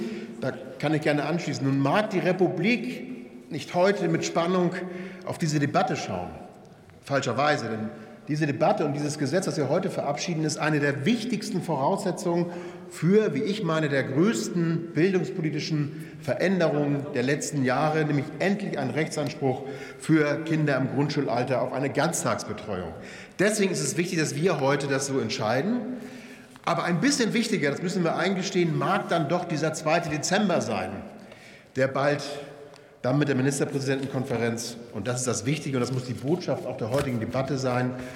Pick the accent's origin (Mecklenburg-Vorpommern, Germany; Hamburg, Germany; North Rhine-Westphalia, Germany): Hamburg, Germany; als Hamburger darf ich das sagen